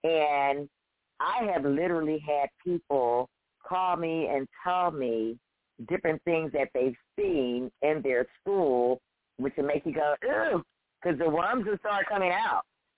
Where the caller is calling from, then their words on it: Pennsylvania, United States; I'm calling from Pennsylvania, and this is actually right up my alley.